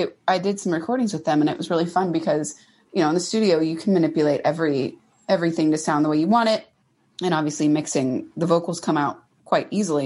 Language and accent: English; Snohomish, Washington, United States; I'm from Seattle, the Seattle area. I'm from a town about 35 minutes northeast of Seattle called Snohomish.